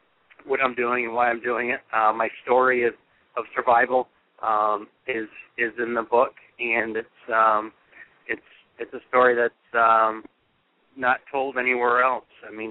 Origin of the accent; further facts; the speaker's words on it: Connecticut, United States; and having my home growing up in Connecticut, I knew the trade centers and what incredible structures they were